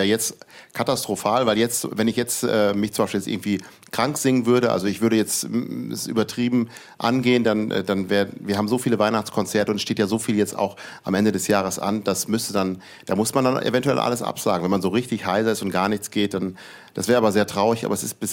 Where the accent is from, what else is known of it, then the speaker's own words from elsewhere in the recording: Ibbenbüren, North Rhine-Westphalia, Germany; Ich bin ja noch nicht mal Osnabrücker. Ich komme aus der Nähe von Osnabrück, aus Ibbenbüren, eine Kleinstadt. Und ich bin auch kein Niedersachse, sondern Westfale.